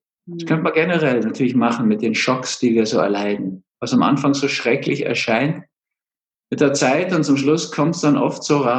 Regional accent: Berlin, Germany; born there; in den schönsten Teil von Berlin, dieses kleine Venedig da, Demritsee und so, Köpenick, wo ich geboren bin.

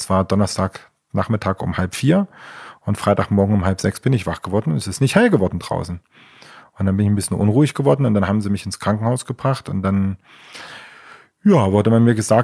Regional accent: Leipzig, Saxony, Germany; Ich bin ja ursprünglich aus der DDR, also komme aus Leipzig, aus der wunderschönen Stadt Leipzig.

